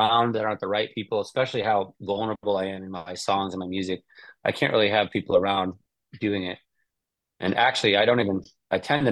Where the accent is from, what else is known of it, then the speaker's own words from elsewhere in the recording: Connecticut, United States; I'm from Connecticut, but I'm currently living in rural western Colorado, about a 40-minute drive to the first stoplight.